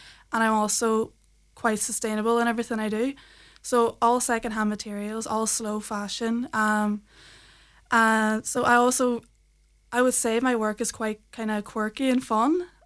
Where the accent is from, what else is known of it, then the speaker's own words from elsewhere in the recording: Donegal, Ulster, Ireland; I was very inspired by my hometown, you know, Donegal.